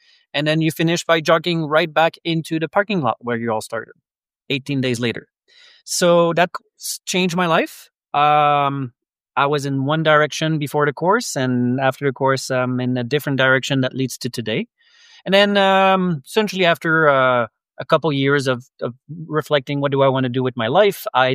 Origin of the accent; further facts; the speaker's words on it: Quebec, Canada; English is a second language; I am from Quebec.